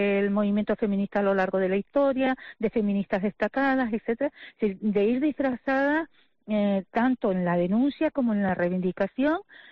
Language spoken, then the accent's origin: Spanish; Canary Islands, Spain; somos parte del carnaval porque somos también canarias que vivimos aquí